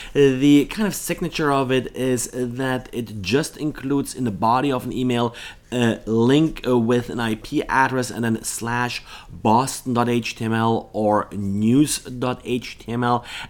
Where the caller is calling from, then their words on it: Augusta, Georgia, United States; I'm today recording from Augusta, Georgia.